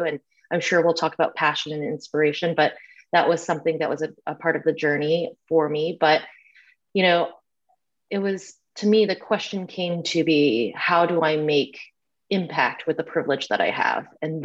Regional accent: the South, United States; like the impact of growing up in the South is interesting. Cause I mean, for me as a like kid of the 80s, you know, it's a very black and white life. And as a, you know, Asian person kind of like sticking out as a sore thumb.

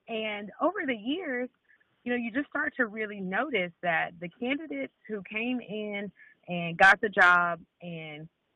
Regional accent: Memphis, Tennessee, United States; also born or lived in Arkansas; now in Dallas, United States; So I was born in Arkansas, grew up in Memphis, Tennessee, and then have lived in Dallas.

